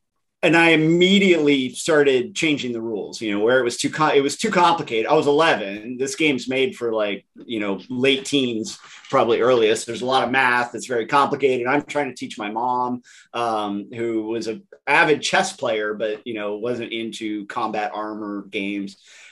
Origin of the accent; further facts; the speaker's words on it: Alaska, United States; I grew up in Alaska, and me and my mother, we went on a road trip. And a road trip in Alaska is what you can imagine it is.